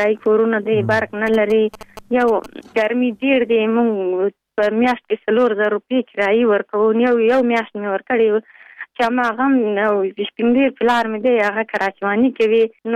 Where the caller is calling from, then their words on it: Pul-i-Khumri, Baghlan, Afghanistan; د پلخمري.